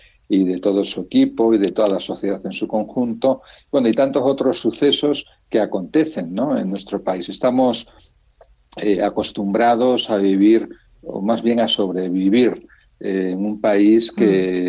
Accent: Pamplona, Navarre, Spain; born there; also born or lived in Salamanca; yo nací en Pamplona, junto a mis papás son de Salamanca. Ellos fueron a vivir a Pamplona, allí nacimos 6 de los 7 hermanos, la pequeña Ana nació en Badajoz. Y luego mis padres, como son de Salamanca, volvimos a Salamanca.

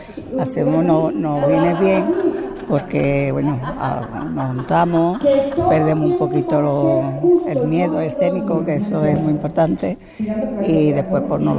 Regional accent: Seville, Andalusia, Spain; Nosotros somos de Pino Montano.

